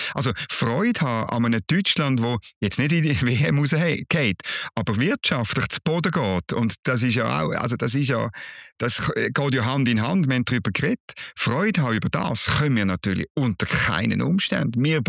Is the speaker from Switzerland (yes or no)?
yes; Switzerland; was man jetzt als Schweizer noch muss sagen